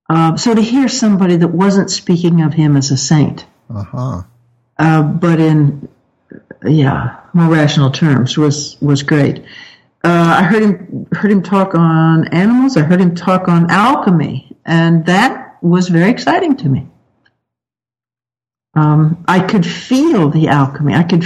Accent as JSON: {"language": "English", "country": "United States", "said": "it wasn't as humanistic as my American mind thought of humanistic."}